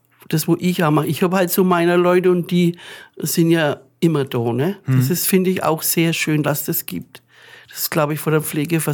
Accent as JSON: {"language": "German", "town": "Turnau", "region": "Styria", "country": "Austria", "said": "Ich komme ursprünglich aus Turnau"}